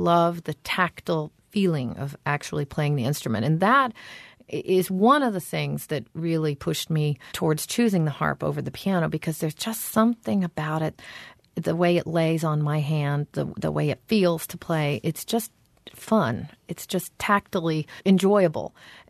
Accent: Oklahoma, United States; I grew up in Oklahoma and there aren't a lot of harps floating around, or at least weren't then. Maybe now there are. But it was a pretty rarefied thing in my part of the country at that point.

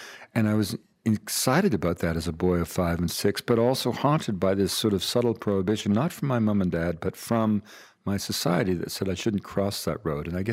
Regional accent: Quebec, Canada; I was a little boy growing up in Quebec at a time when the French and the English didn't speak to each other. I grew up in an English suburb that was plunked like a carbuncle in the back of a very old French-Canadian village.

